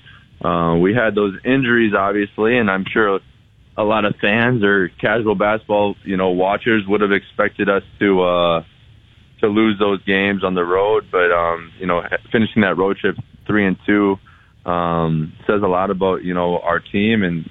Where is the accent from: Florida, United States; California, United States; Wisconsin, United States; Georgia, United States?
Wisconsin, United States; Chicago is just about 3 hours from my hometown, Wisconsin, so I had some family and friends there as well.